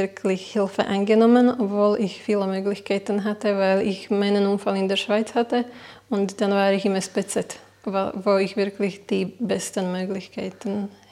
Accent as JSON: {"language": "German", "town": "Nitra", "region": "Nitra Region", "country": "Slovakia", "said": "Bin aus der Slowakei, aus Nitra. Bin 32 Jahre alt."}